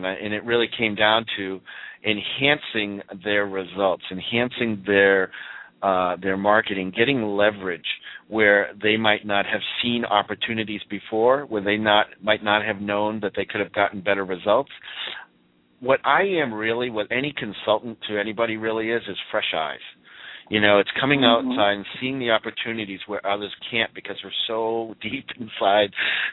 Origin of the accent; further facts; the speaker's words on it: Boston, Massachusetts, United States; accent: Boston; By the way, I'm from Boston, so you'll hear a little accent come out of me while I'm talking.